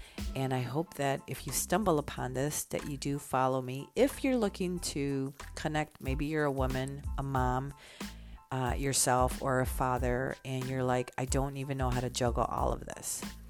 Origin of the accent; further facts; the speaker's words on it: Chicago, Illinois, United States; I live just outside of Chicago, born and raised in Chicago, have had the honor and the pleasure to travel.